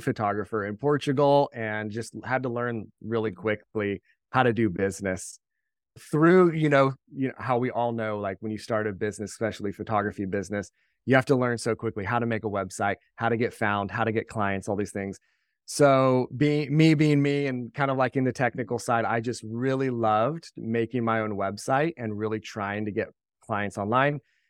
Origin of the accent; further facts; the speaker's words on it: California, United States; moved away as an adult; So yeah, I mean, I grew up in California. I was always into photography.